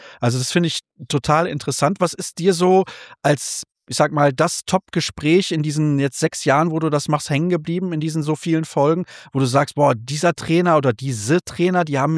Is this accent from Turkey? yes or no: no; Solingen, North Rhine-Westphalia, Germany; Ich als gebürtiger Solinger habe ihn allerdings nie bei Union an der Seitenlinie stehen sehen